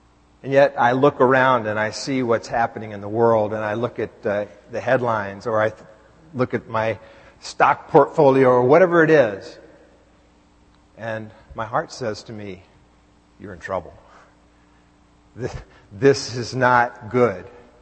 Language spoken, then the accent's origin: English; United States; And I am, as an American, as a person living in a democracy, I would encourage you, we need to speak our minds.